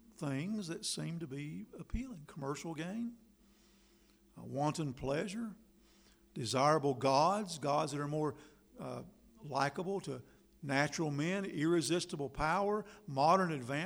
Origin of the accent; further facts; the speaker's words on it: North Carolina, United States; moved away; I grew up in North Carolina, out in a residential neighborhood. We had to drive to the store a little way. It wasn't too far. It was, it took several miles. When I moved to Minnesota, there was a dentist office in my parking lot.